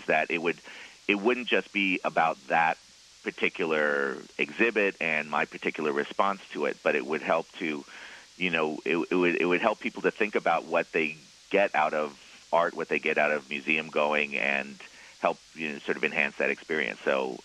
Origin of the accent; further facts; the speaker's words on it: New York City, New York, United States; as I'm from New York City